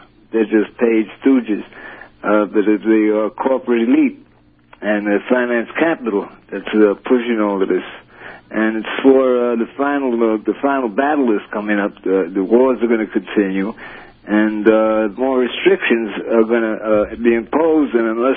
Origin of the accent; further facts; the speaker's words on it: New York, United States; from the Lower East Side.